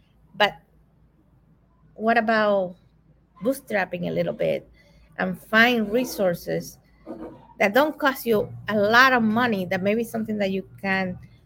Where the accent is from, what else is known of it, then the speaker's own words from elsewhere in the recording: Cuba; Well, I remember, you know, I grew up in Cuba.